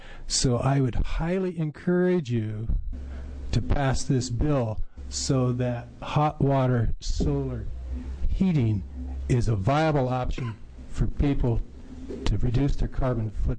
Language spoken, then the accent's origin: English; Forest Grove, Oregon, United States; from Forest Grove